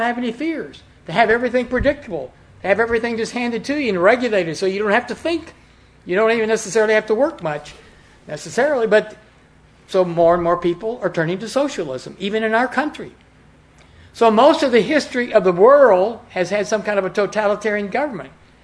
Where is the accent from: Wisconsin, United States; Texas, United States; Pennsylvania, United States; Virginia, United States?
Texas, United States; and then growing up in Texas, I was always inspired by the Battle of the Alamo